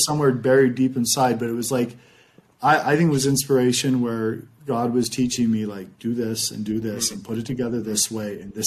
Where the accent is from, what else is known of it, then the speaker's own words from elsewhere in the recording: Utah, United States; we're from Utah.